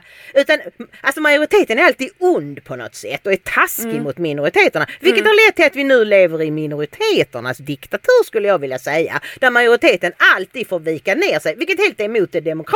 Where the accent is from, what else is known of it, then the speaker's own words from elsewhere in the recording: Sweden; de tillåter inte oss svenskar att säga att vi är svenskar